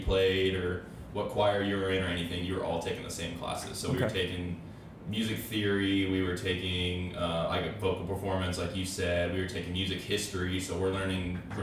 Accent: Houston, Texas, United States; moved away as an adult; now in Austin, United States; I grew up and lived in Houston, Texas for 18 years until I went to college here in Austin.

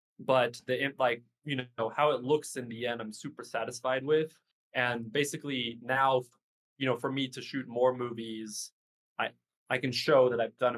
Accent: Wenatchee, Washington, United States; So basically in Washington State, I'm from Wenatchee, which is Wenatchee, and they're from the west side.

